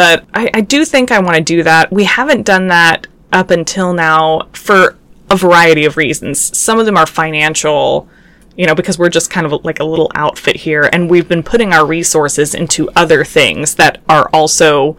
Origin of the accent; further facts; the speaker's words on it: Texas, United States; So number one, I grew up in Central Texas, at least for like half my childhood, and so I do kind of know what the accent is like